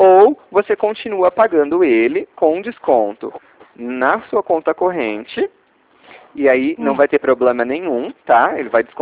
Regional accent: Ribeirão Preto, São Paulo, Brazil; now in Sertãozinho, Brazil; Eu sou de Ribeirão Preto, mas eu moro aí em Sertãozinho.

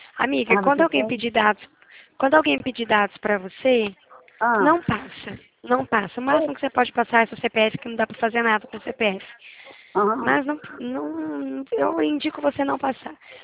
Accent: São Paulo, Brazil; Eu sou do estado de São Paulo.

